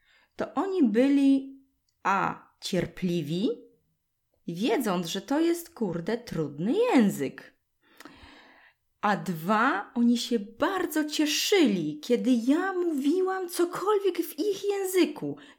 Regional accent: Sosnowiec, Silesian Voivodeship, Poland; Ja wychowałam się w Zagłębiu, czyli to jest, dzieli nas tylko rzeka, ale dzieli nas też język. W Sosnowcu, w Zagłębiu nie mówią gwarą śląską.

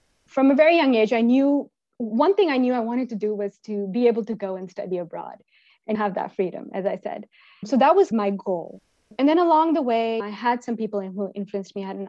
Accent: Pakistan; I mean, I grew up in Pakistan and always had this desire to travel

